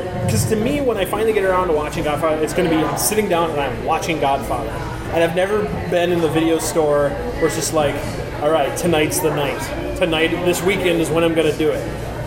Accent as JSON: {"language": "English", "region": "Minnesota", "country": "United States", "said": "I've seen Fargo, because I think as a Minnesotan you're forced to."}